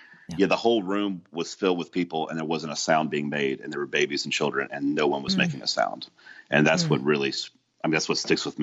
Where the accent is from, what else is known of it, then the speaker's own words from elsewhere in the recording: Montgomery, Alabama, United States; And I'm from Montgomery, Alabama, and I looked, I saw Montgomery, Alabama had a pretty decent size circle there.